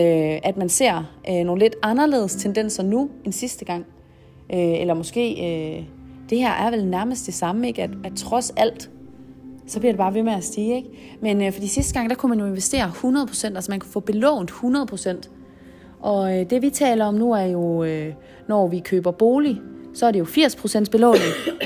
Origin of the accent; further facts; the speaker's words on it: Jutland, Denmark; vi er jo jyder, bor i Jylland, vi er jyske, og vi har også en jysk mentalitet